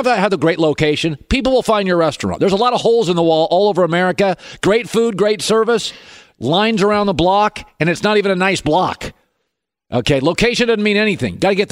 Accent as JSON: {"language": "English", "town": "Seattle", "region": "Washington", "country": "United States", "tie": "born or raised there"}